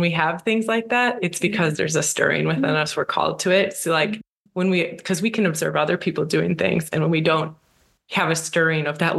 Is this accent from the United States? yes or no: yes; Chicago, Illinois, United States; I grew up in the Chicago area, and photography became part of my life from a very young age